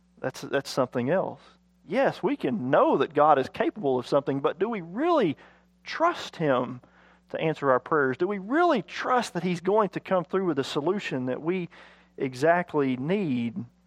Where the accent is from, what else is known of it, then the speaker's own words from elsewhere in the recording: Arkansas, United States; Now, I'm from Arkansas, and I went to the University of Arkansas, so I'm a Razorback.